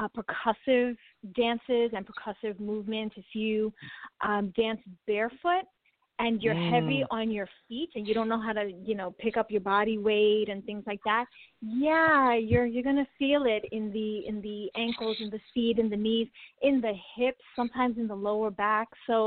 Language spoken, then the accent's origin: English; Brooklyn, New York, United States; I am a classically trained ballet and contemporary dancer. I grew up in Brooklyn, New York, and then attended the Professional Performing Arts High School in New York City.